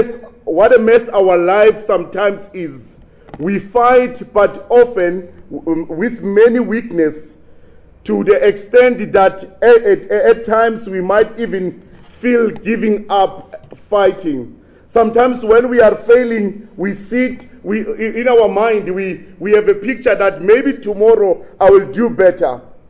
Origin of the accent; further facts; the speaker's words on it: Limpopo, South Africa; In our culture, where I grew up in Limpopo, we are not familiar with what the yoke is